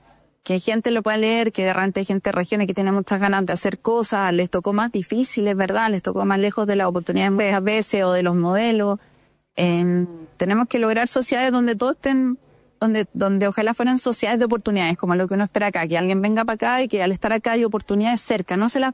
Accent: Chile; born there; yo me siento muy chilena porque en el fondo soy descendiente griega y árabe, pero nací en Chile.

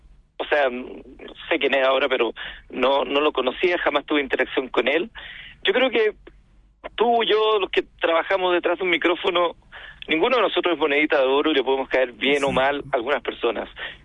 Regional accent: Chile; Querámonos un poquito más, si somos todos chilenos que queremos lo mejor para nuestras familias.

